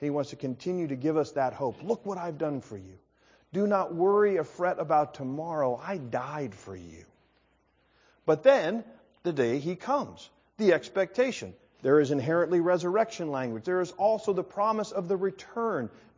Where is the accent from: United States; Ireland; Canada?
United States; Colorado; born there; I was born in Colorado.